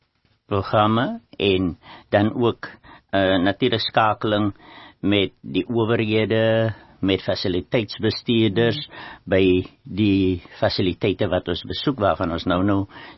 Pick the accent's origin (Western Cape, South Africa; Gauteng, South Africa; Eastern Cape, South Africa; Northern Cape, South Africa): Western Cape, South Africa; Worcester; ek is van Worcester, die hoofstad van Suid-Afrika.